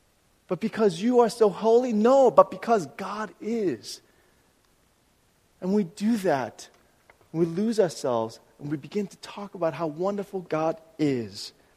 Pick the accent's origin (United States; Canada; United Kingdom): United States; New York; I'm especially excited because I'm a New Yorker. It's a revival of New York basketball.